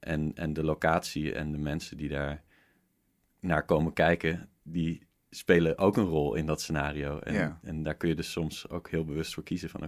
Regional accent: Netherlands; dat leek mij een beetje overdreven om daar sowieso als Nederlander naartoe te komen.

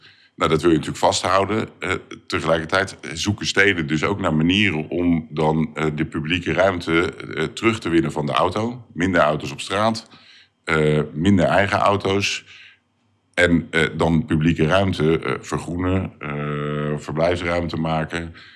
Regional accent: Rotterdam, South Holland, Netherlands; ik kom uit Rotterdam.

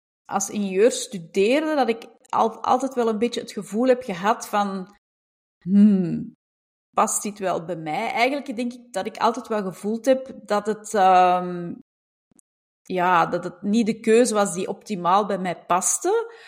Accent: Belgium; Ik kom uit België, dat hoor je ongetwijfeld. Ik woon in Antwerpen.

